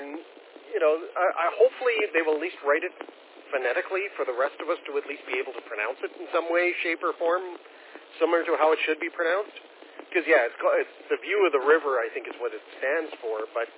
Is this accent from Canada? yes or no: yes; Alberta, Canada; moved away as an adult; Yeah, I grew up in Alberta, so it's like, you know, this is definitely a really nice province.